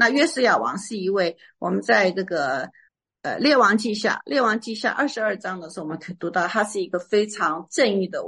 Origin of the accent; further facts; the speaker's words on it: China; 我们中国人讲说老年人是德高望重